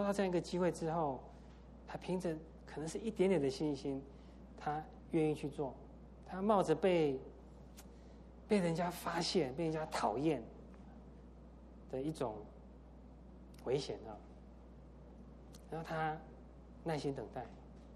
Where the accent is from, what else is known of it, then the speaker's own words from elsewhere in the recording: Taiwan; 我在十几年前曾有两年在台湾工作，我在台湾的新竹，那我虽然在台湾出生长大，我从来没有在新竹住过哈。